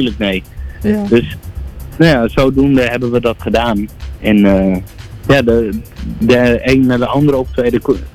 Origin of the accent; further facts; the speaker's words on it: Almere, Flevoland, Netherlands; is 22. Ik kom uit Almere.